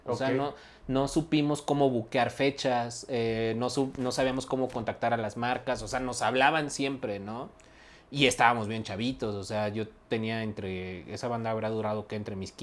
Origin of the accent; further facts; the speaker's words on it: Coacalco, State of Mexico, Mexico; Sí, bueno, crecí en Coacalco, en el Estado de México.